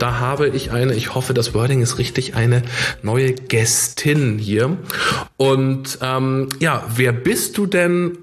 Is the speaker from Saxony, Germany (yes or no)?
no; Bavaria, Germany; uns auf ein Bierchen am Ammersee treffen, meiner alten Heimat.